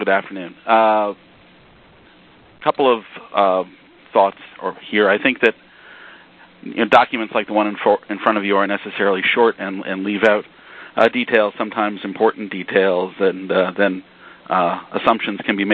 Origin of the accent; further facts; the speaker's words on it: United States; while I only possess fluency in one language, which I guess defines me as an American